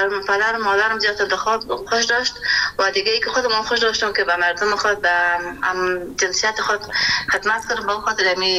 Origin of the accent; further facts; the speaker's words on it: Kabul, Afghanistan; ما در شهر کابل به دنیا آمدیم در سال 1357 58 به دنیا آمدیم در منطقه باغ رئیس کابل.